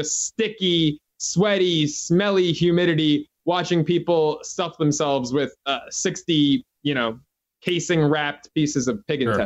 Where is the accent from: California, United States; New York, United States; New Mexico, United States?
New York, United States; New York City; You know, Ben, growing up in New York, people have always asked me if they're from out of town.